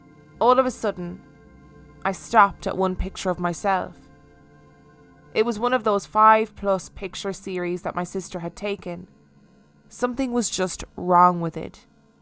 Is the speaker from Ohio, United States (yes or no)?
no; Memphis, Tennessee, United States; I grew up in Memphis, Tennessee in the US.